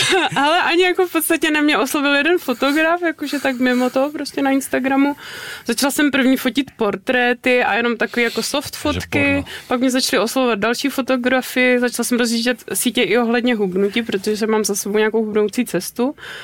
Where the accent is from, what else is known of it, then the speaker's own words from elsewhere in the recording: Prostějov, Olomouc Region, Czechia; now in Prague, Czech Republic; Pôvodne som z Moravy z Prostějova, ale žiju v Praze už 10 let.